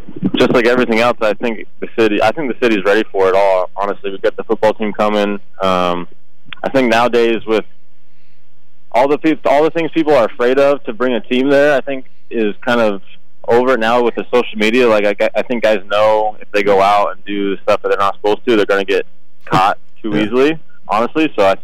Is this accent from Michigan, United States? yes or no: no; Las Vegas, Nevada, United States; it's cool knowing I'm from Vegas and knowing how many from Vegas there are.